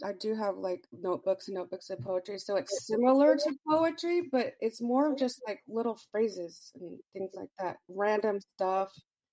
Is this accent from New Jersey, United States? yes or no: no; Phoenix, Arizona, United States; So I grew up in Phoenix, and it was super hot.